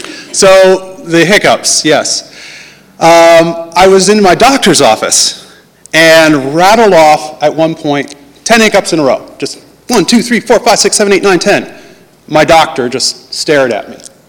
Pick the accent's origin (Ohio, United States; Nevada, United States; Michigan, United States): Ohio, United States; Canton; My family is on the other end of Ohio. I'm originally from Canton.